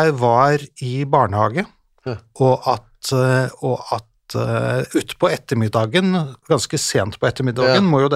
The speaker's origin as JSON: {"language": "Norwegian", "region": "Oslo", "country": "Norway", "said": "jeg er fra Grudalen. Jeg bor i leiligheten jeg arvet etter min mor da hun døde."}